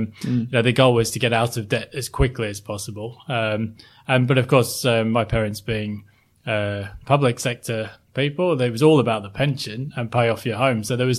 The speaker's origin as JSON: {"language": "English", "town": "Sheffield", "region": "Yorkshire and the Humber", "country": "United Kingdom", "tie": "born or raised there", "said": "you wouldn't know it today from my relatively well-spoken accent, but I grew up in South Yorkshire, a place called Sheffield."}